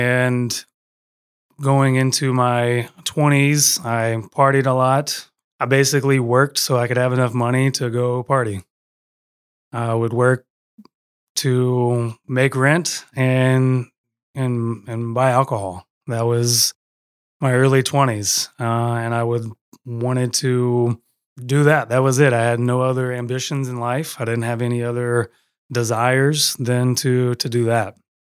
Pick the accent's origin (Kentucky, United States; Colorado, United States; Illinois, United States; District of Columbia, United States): Kentucky, United States; Louisville; They live in Louisville, Kentucky. I grew up in Louisville, Kentucky.